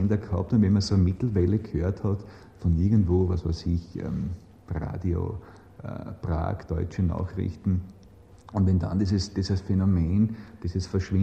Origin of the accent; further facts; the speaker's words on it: Austria; vor dem Gesetz als Österreicher im Ausland habe ich müssen als bildender Künstler offiziell auftreten